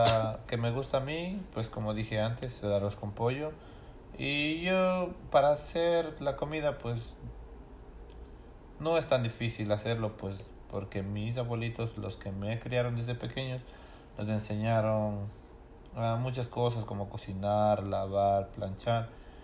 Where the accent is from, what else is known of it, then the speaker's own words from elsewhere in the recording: Gualaceo, Azuay, Ecuador; moved away as an adult; Yo soy de nacionalidad ecuatoriana. La gran mayoría de mi juventud y de mi niñez crecí en Ecuador, Gualaceo, Ecuador, hasta los 19 años. Después de los 19 años ya vine para aquí hasta la actualidad.